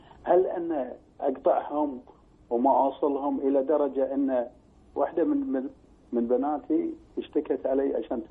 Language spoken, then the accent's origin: Arabic; Kuwait; وإحنا هنا عندنا بالكويت